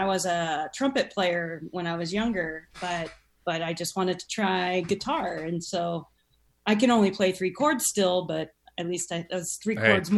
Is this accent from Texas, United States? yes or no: no; Peoria, Illinois, United States; because I'm from Peoria, Illinois, and I mean, Hollywood might as well have been Mars, you know?